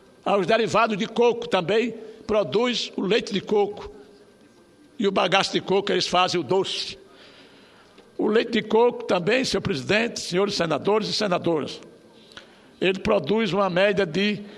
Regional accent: Alagoas, Brazil; com este exemplo de cooperativa que nós temos lá no meu estado de Alagoas

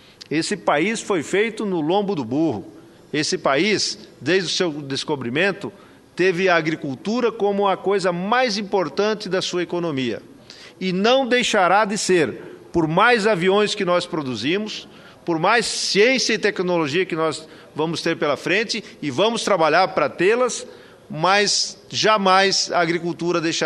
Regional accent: Paraná, Brazil; Lá no interior do Paraná, onde eu nasci, onde eu vivi, eu nasci tenho 55 anos.

